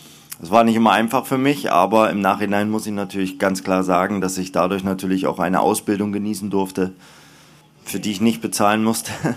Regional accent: Germany; Und ich bin stolzer Deutscher und werde es immer bleiben.

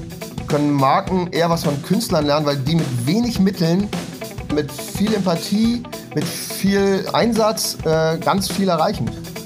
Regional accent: Berlin, Germany; born there; Ich bin tatsächlich gebürtiger Berliner.

